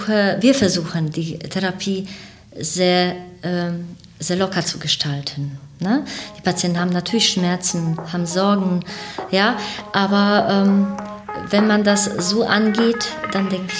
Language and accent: German; Bytom, Silesian Voivodeship, Poland; born there; moved away; Ich komme aus Polen, ich bin in Beuthen geboren.